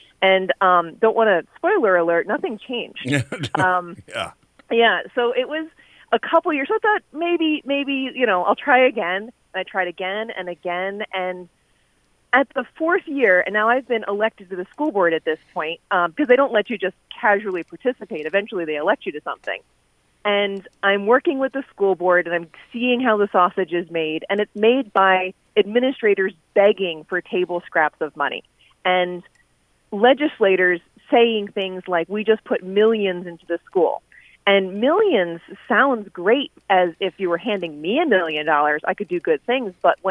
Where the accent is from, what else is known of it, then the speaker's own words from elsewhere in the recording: New York, United States; So I grew up in the Great South Bay. So there are little sharks every so often.